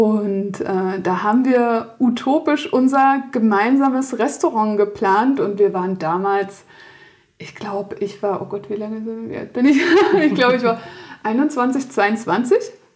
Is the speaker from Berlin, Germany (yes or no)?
yes; Berlin, Germany; mich zieht es irgendwie dann doch wieder zurück in meine Heimat nach Berlin.